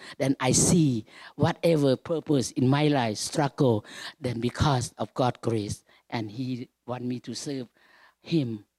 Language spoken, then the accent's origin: English; Laos; English is a second language; moved away; This is my life. I came from Laos. I never thought I could be this far to be a missionary to Cambodia.